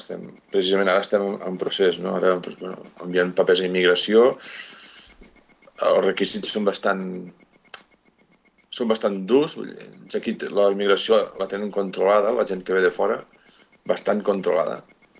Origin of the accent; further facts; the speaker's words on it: Catalonia, Spain; jo sóc català, eh? Entonces, jo tinc una altra llengua i espanyol, pues, sí, però no, jo sóc català i el meu nom és català